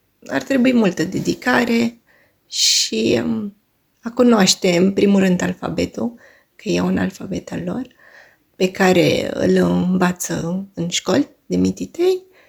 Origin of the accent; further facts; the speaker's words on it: Bucharest, Romania; now in Pașcani, Romania; sunt din București și locuiesc în Pașcani.